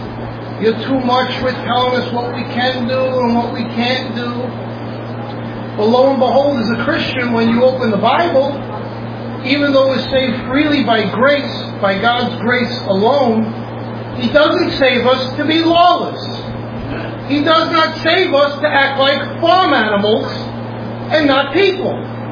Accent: New York, United States; we're from New York, we're from some other tough areas.

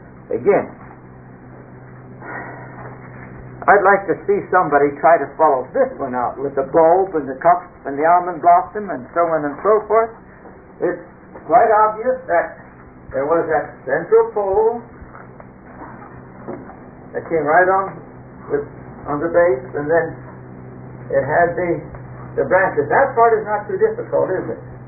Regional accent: California, United States; I come from California. I have seen it there too.

